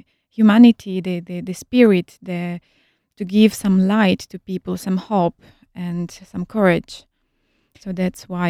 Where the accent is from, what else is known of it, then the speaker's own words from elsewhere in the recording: Ivano-Frankivsk, Ivano-Frankivsk Oblast, Ukraine; English is a second language; moved away; I grew up in Ukraine, in Ivano-Frankivsk. It's a little city close to Lviv.